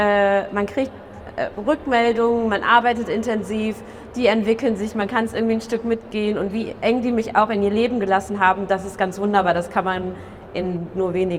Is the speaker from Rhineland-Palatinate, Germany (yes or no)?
no; North Rhine-Westphalia, Germany; Ich komme aus Westfalen, ihr wisst es, ich habe es verraten.